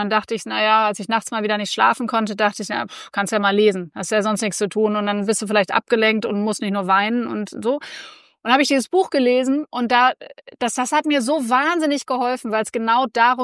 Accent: Philippines; ich bin auf den Philippinen aufgewachsen.

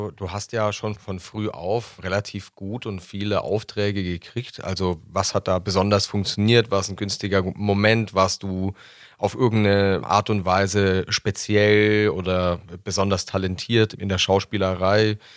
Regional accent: Germany; also born or lived in Italy; ich bin selber in Italien geboren. Ich habe einen italienischen Vater und eine deutsche Mutter und bin mit 6 Jahren nach Deutschland.

